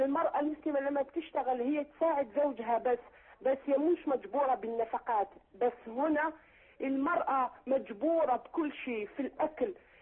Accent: Algeria; now in Montreal, Canada; أنا جزائرية وساكنة بكندا في مونتريال.

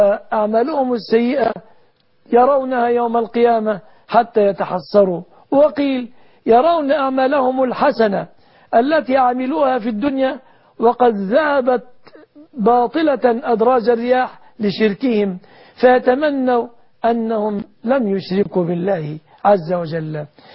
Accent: Egypt

